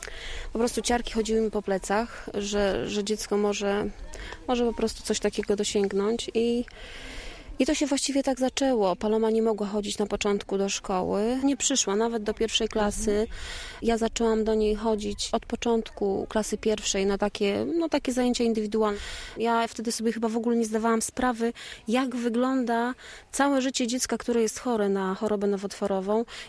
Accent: Nowa Sól, Lubusz Voivodeship, Poland; A że jesteśmy obie z Nowej Soli, więc nie było problemu.

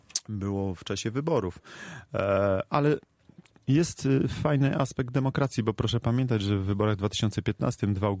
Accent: Gorzów Wielkopolski, Lubusz Voivodeship, Poland; no to widzi pan, jak rodowity gorzowianin wspiera Gorzów.

